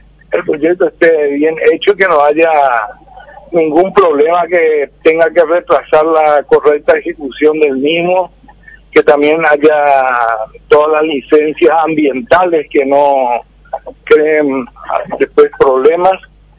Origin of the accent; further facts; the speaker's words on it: Paraguay; Estoy contento como miembro de Caviar, como constructor y sobre todo como paraguayo.